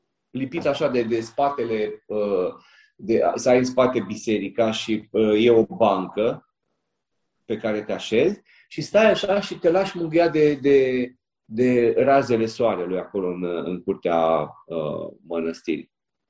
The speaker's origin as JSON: {"language": "Romanian", "town": "Iași", "region": "Iași County", "country": "Romania", "said": "cred că în devenirea mea m-a ajutat foarte mult faptul că m-am născut la Iași."}